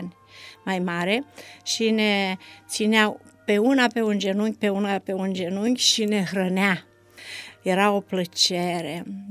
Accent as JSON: {"language": "Romanian", "region": "Iași County", "country": "Romania", "tie": "born there", "said": "M-am născut în regiunea Iași, într-un sat frumos de deal. Zona în care m-am născut e superbă."}